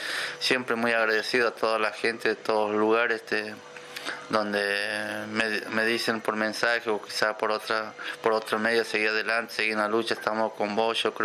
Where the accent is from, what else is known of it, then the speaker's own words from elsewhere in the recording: Quimilí, Santiago del Estero, Argentina; yo soy de Quimilí, mis papás también eran de Quimilí